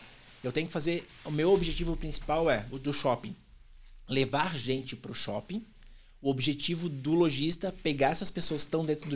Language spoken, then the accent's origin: Portuguese; Blumenau, Santa Catarina, Brazil; now in São Paulo, Brazil; Eu sou de Blumenau, Santa Catarina.